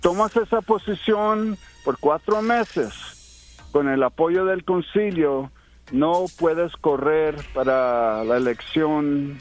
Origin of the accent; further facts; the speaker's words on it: Oakland, California, United States; born there; aquí en Oakland o en los Estados Unidos, soy de familias de Chihuahua y de Guadalajara, pero nací aquí en los Estados Unidos y soy ciudadano.